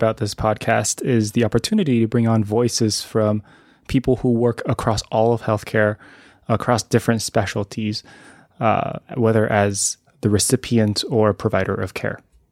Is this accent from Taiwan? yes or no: yes; Taiwan; I grew up in Taiwan as a third culture kid, having been really fortunate to receive a mixed Mandarin and English language education.